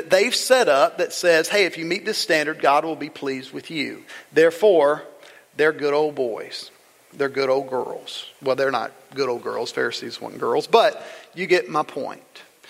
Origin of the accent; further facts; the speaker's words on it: Mississippi, United States; I grew up in South Mississippi, so I grew up fighting this idea that that there's a way that you just ought to grow up to live.